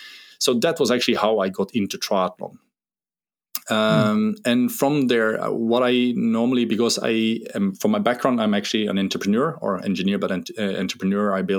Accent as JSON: {"language": "English", "town": "Eidfjord", "region": "Vestland", "country": "Norway", "tie": "born or raised there", "said": "I grew up just outside of Eidfjord where Norseman is."}